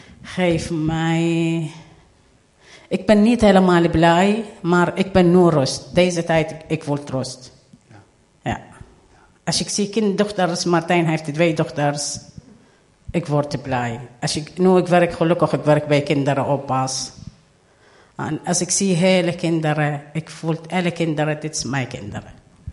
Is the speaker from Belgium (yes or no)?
no; Iraq; Dutch is a second language; now in Netherlands; Ik kom uit Irak.